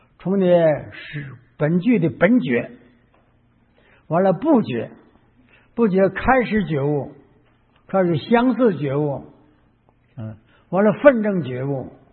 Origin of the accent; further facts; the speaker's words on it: China; 我们中国人没闻到佛法的他也有